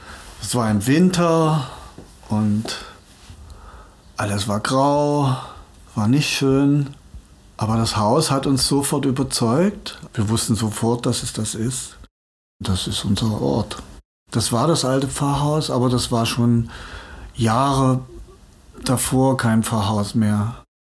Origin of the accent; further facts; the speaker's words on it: Dresden, Saxony, Germany; born there; also born or lived in Berlin; Ich bin ursprünglich in Dresden geboren, dann noch vor der Wende nach West-Berlin gekommen und ja, habe mir dann später eine Existenz im Prenzlauer Berg aufgebaut mit einem Weingeschäft